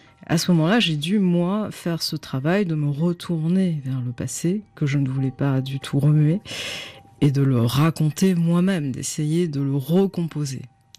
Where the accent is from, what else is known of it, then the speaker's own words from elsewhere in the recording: Paris, Île-de-France, France; born there; puisque je suis née en 1973, à Paris